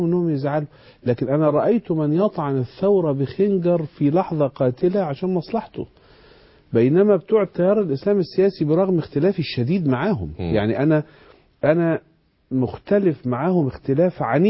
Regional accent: Egypt; احنا مصريين،

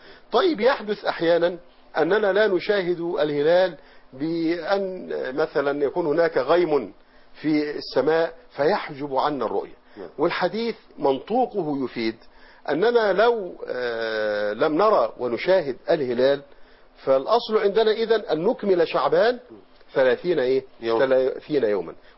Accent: Egypt; نحن الآن في بلادنا مصر

